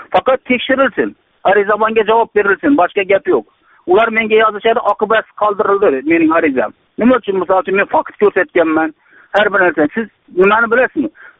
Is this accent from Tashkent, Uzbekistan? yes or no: no; Bogot, Khorezm Region, Uzbekistan; born there; Xorazm viloyati Bog'ot tumanida tug'ilganman.